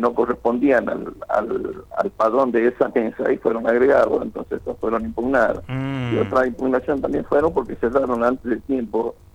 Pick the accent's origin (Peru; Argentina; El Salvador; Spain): Argentina; San Miguel de Tucumán, Tucumán; Yo soy de San Miguel de Tucumán